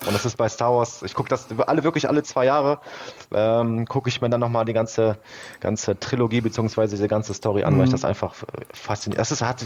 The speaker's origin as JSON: {"language": "German", "town": "Duisburg", "region": "North Rhine-Westphalia", "country": "Germany", "tie": "born or raised there", "said": "ich bin in Duisburg aufgewachsen"}